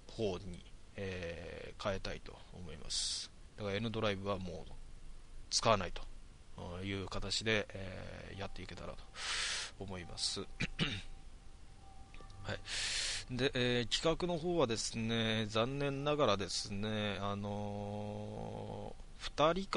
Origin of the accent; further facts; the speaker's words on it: Kanagawa, Japan; まあ自分は神奈川の人間なんでわかるんですけど